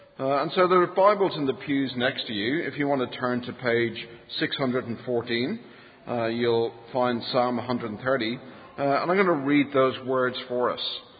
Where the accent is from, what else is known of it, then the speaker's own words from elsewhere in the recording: Ireland; I come from Ireland.